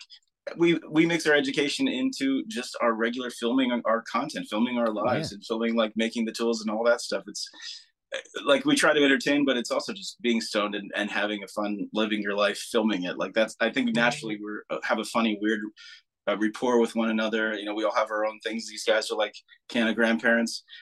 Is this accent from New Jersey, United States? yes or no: yes; New Jersey, United States; we're from Jersey.